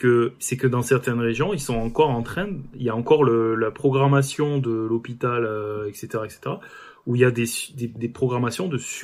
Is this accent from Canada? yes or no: no; France; en France, en fait, on est tellement... Enfin, on est français